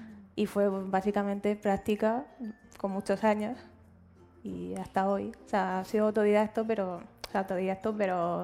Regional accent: Region of Murcia, Spain; soy de Murcia.

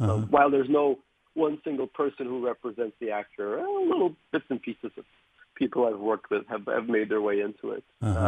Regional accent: Ellenville, New York, United States; also born or lived in Russia; I grew up in Ellenville, New York, across the river. And there was a small Russian bungalow colony, which really was the best part of my childhood, hanging around with fellow Russian immigrants, not being worried about my accent

